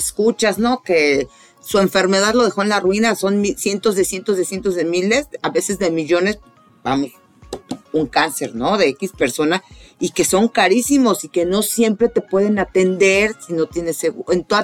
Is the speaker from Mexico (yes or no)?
yes; Mexico; Y después que podemos tener como mexicanos ese derecho